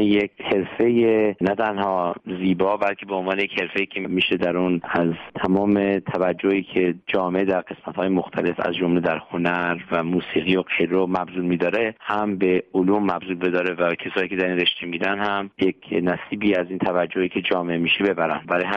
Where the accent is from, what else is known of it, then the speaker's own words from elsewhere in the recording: Iran; moved away as an adult; now in United States; من در ایران متولد شدم در یک خانواده با 2 برادر دیگه. دبیرستان البرز تحصیل کردم، بعد از دبیرستان به آمریکا اومدم برای ادامه تحصیل و از اون موقع بعد اینجا مقیم هستم.